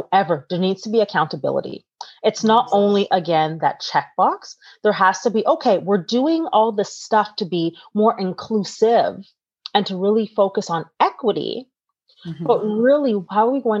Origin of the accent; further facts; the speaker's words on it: United States; And then being in an American standpoint where it's like, I am American, but still knowing there's a disconnect there